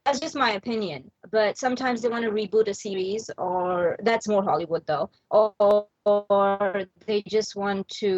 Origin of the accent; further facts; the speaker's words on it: India; Well, I'm Indian. I think that's enough of an explanation.